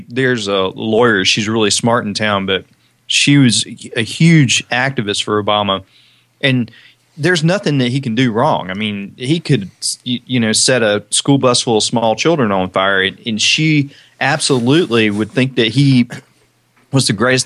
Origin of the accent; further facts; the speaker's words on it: the South, United States; I'd never done a protest before growing up in the South